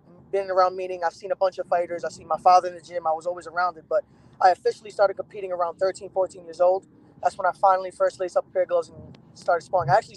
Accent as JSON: {"language": "English", "town": "Bronx", "region": "New York", "country": "United States", "tie": "born or raised there", "said": "Well, growing up, my father was a amateur boxer, and I used to always love going to his fights. He was competing a lot in the Bronx as well"}